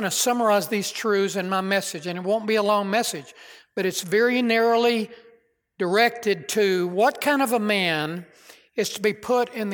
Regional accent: Clarendon, Texas, United States; a good friend of Lynn and I in my hometown of Clarendon, Texas, her hometown, was converted. We graduated from high school together.

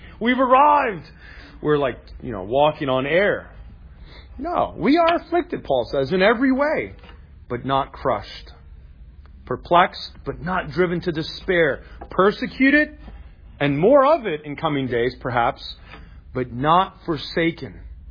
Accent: New York City, New York, United States; I grew up in New York City. It was a common thing back in the 80s.

